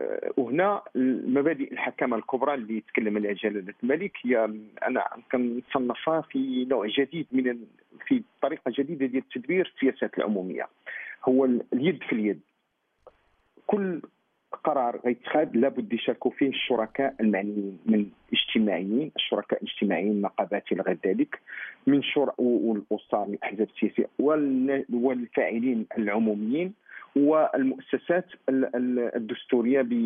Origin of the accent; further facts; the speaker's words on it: Morocco; باش نرفع واحد التحدي جميعا كمغاربة باش نزيدو القدام